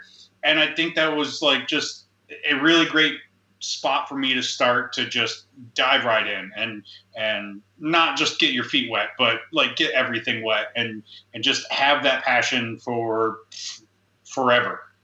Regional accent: Illinois, United States; I'm from Illinois, so coming back to the Midwest is something that I really wanted to do. My family was here.

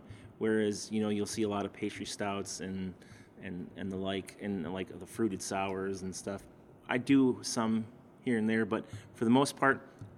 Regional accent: Bellwood, Illinois, United States; Well, I grew up in a town called Bellwood, if you're familiar with where that is. Or it's around, like, Elmhurst, Westche

